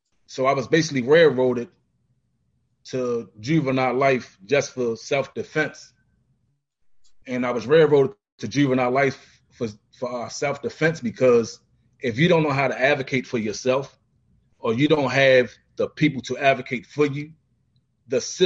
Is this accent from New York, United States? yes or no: no; Baltimore, Maryland, United States; I grew up, I don't know if y'all familiar with Baltimore City. I grew up in Lexington Projects.